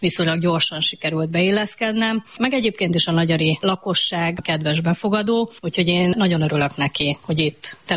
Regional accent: Penyige, Szabolcs-Szatmár-Bereg, Hungary; also born or lived in Budapest; Az az igazság, hogy egyébként penyigei származású vagyok.

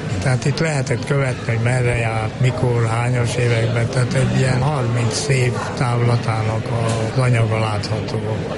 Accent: Harghita, Romania; Ugye én a Csíki székely vagyok

